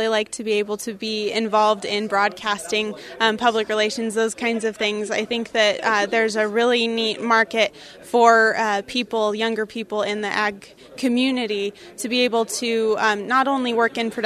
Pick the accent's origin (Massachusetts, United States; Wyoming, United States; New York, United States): Wyoming, United States; Wheatland; I'm a junior at the University of Wyoming majoring in Ag Communications, and I grew up in Wheatland, Wyoming.